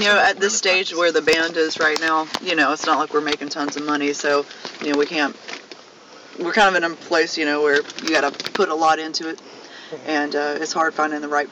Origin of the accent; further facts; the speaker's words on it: South Carolina, United States; So we're all from South Carolina, different cities, but all from South Carolina.